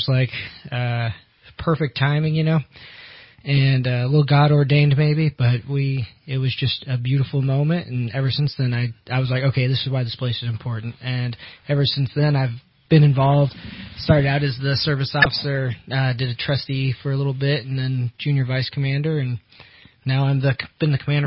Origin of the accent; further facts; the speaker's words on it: Shingletown, California, United States; also born or lived in Apple Valley, California; I'm basically from around here. I was born in Apple Valley, California, but my family relocated up here when I was about 4. So grew up in Shingletown.